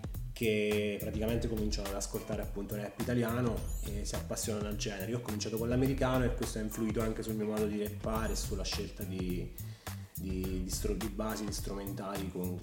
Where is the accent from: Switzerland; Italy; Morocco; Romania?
Italy; San Benedetto del Tronto, Marche; born there; now in Acquaviva Picena, Italy; vivo ad Acquaviva Picena, sono nato a San Benedetto già da quasi 30 anni.